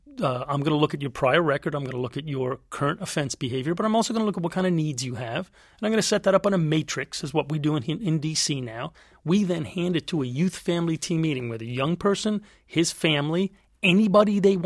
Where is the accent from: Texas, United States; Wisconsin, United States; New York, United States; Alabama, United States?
New York, United States; Brooklyn; Growing up in Brooklyn, a lot of my friends got in trouble with the law